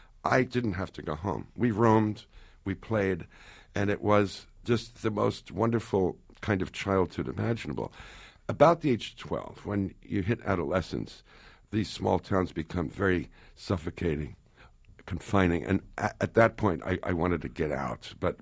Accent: New Jersey, United States; I think growing up in the New Jersey suburbs, up to about the age of 12, 11 or 12, was a kind of paradise.

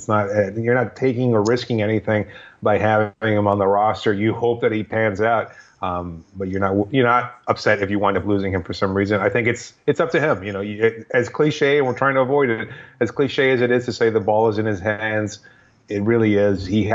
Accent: Miami, Florida, United States; I'm from Miami. I In-N-Out doesn't exist in Southeast United States.

